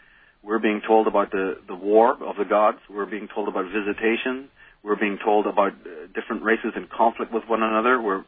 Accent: Belfast, Northern Ireland, United Kingdom; growing up in Belfast, if anything in this world needed to teach anybody the fact of that, growing up on the streets of Belfast would completely show you, just because it's a small country.

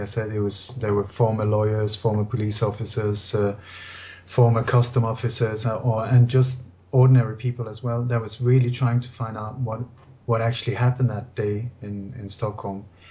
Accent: Denmark; born there; English is a second language; also born or lived in Sweden; I was born in Denmark in a family that was very much involved in the resistance movement against the Nazi occupation during the Second World War.

